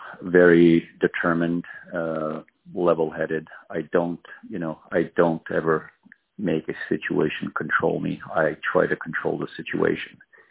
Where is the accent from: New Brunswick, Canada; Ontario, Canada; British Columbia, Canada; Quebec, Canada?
Quebec, Canada; Montreal; Montreal.